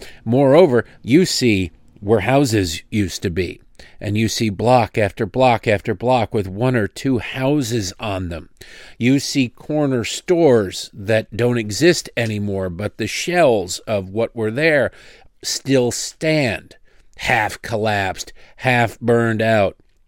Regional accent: Detroit, Michigan, United States; Like I said, I grew up in Detroit.

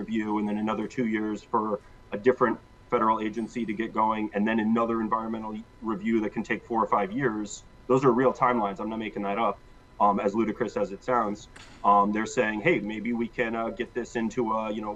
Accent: Alaska, United States; My wife is from here in New York City. I'm from Alaska.

